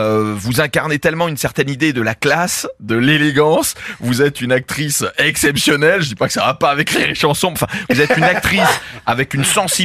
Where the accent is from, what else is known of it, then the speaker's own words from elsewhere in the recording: Corsica, France; accent: Corsican; quand je m'énerve, j'ai l'accent corse et je ne sais pas pourquoi. Peut-être parce que c'est de là d'où je viens